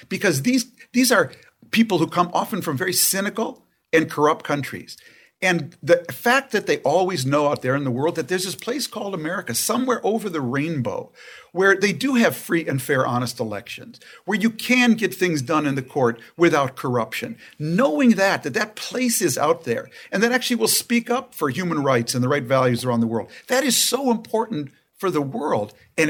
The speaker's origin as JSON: {"language": "English", "region": "Minnesota", "country": "United States", "said": "You know, I come from Minnesota. We had a governor we took a flyer on like that."}